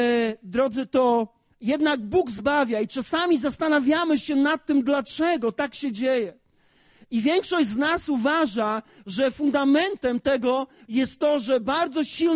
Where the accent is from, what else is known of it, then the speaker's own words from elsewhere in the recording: Gołdap, Warmian-Masurian Voivodeship, Poland; Ja pochodzę z Gołdapi.